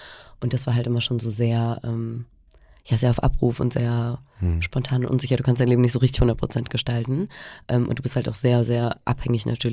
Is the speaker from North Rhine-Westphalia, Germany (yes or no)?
yes; Cologne, North Rhine-Westphalia, Germany; now in Hamburg, Germany; Ich bin halt in Köln in der Großstadt aufgewachsen und bin nach Hamburg gezogen